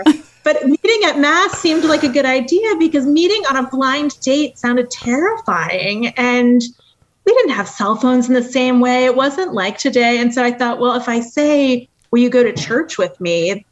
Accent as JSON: {"language": "English", "town": "Towson", "region": "Maryland", "country": "United States", "tie": "born or raised there", "said": "I grew up actually in Rogers Forge in the St. Pius X parish in Towson, and went to school there and grew up, was Catholic from the time I was baptized"}